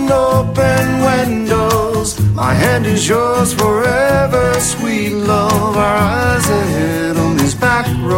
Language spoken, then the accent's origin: English; Pennsylvania, United States; I got to go with my home state of Pennsylvania.